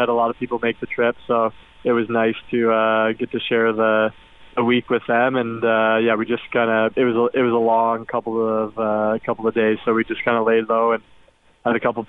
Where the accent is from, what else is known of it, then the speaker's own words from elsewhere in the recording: Canada; as a kid growing up in Canada